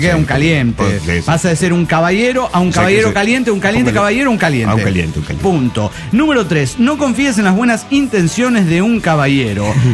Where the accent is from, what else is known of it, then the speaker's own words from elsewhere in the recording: Austin, Texas, United States; also born or lived in Mexico; Pero crecí aquí en Austin desde chavito. Austin me encanta. Es una ciudad bien relajada